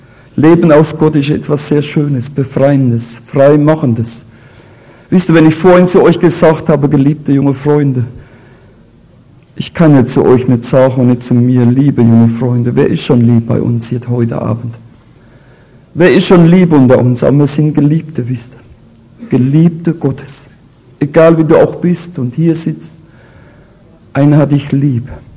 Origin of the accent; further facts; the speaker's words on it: Rhineland-Palatinate, Germany; accent: Palatine; ich komme aus der Pfalz, das ist so ein Konkurrenzland mit dem Schwabenländler